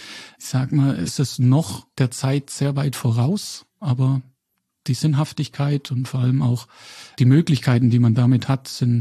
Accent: Kempten, Bavaria, Germany; Ja, ich komme aus Kempten und habe daher kurze Anfahrwege

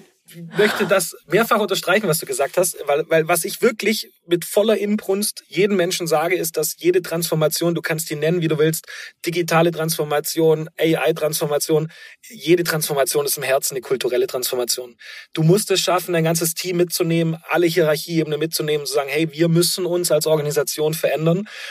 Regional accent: Baden-Württemberg, Germany; ich bin gebürtiger Oberschwabe

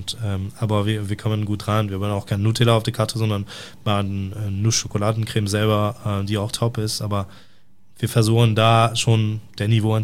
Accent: Brittany, France; German is a second language; now in Germany; Wenn du bei mir in der Bretagne, da wo ich herkomme, frag nach einem Galette, kriegst du einen Keks

